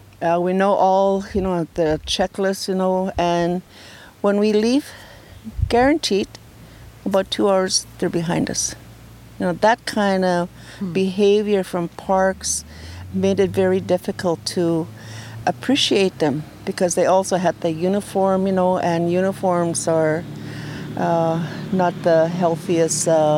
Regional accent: Fort Chipewyan, Alberta, Canada; born there; moved away; I'm an Athabasca Chipewyan First Nation elder. I was born in Fort Chip, left for education, was in a mission for 12 years, you know, in the residential school.

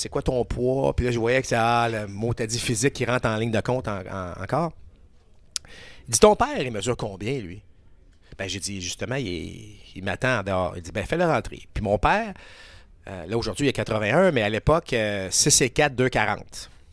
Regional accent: Sainte-Foy, Quebec, Canada; Et à un moment donné, je reçois une enveloppe chez nous, à Sainte-Foy

